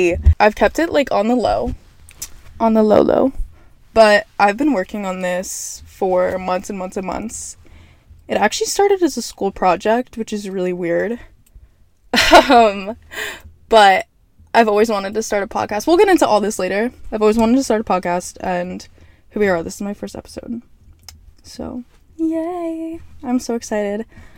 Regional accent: New Jersey, United States; I'm from New Jersey. In case you can't tell, I know that I look like I'm from New Jersey.

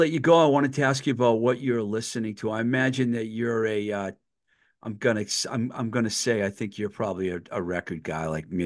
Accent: Belfast, Northern Ireland, United Kingdom; I'm from Belfast.

